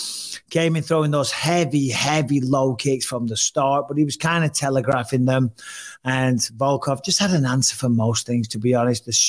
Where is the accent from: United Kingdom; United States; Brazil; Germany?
United Kingdom; England; Like growing up in England, we don't get things like that.